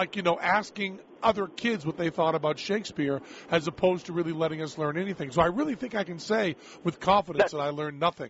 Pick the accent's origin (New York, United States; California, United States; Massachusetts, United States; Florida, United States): Massachusetts, United States; But my hometown was very near Amherst, Massachusetts, the five college area.